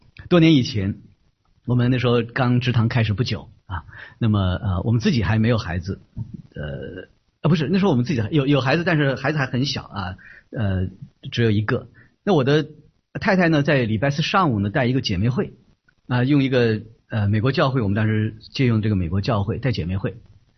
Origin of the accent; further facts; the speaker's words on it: China; 因为我来自中国，我们大家都是中国人